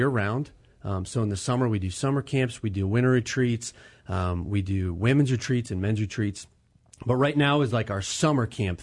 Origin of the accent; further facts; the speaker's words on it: Lancaster, Pennsylvania, United States; I grew up in Lancaster. I don't live in Lancaster anymore. I just live not just across the Berks County line.